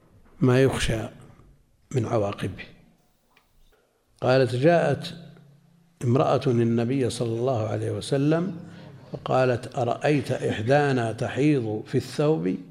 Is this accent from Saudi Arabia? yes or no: yes; Najd, Saudi Arabia; وعندنا في نجد وسمعنا وتداول الناس الفتوى